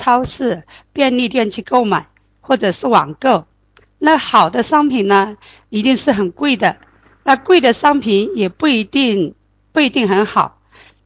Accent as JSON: {"language": "Chinese", "town": "Shishi", "region": "Fujian", "country": "China", "said": "我是来自福建石狮的"}